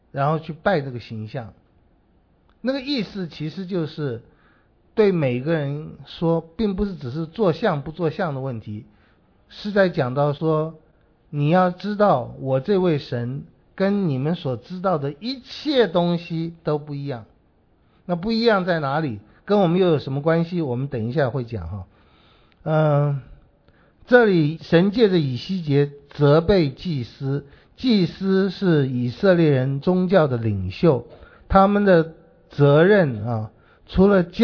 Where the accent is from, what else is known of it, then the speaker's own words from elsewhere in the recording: China; 圣，我们中国人讲大而化之，之谓圣。